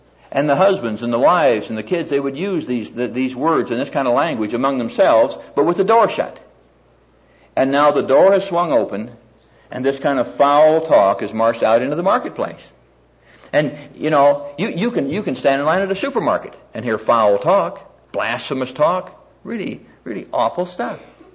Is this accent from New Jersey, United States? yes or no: no; Neola, Iowa, United States; When I was growing up in Neola, Iowa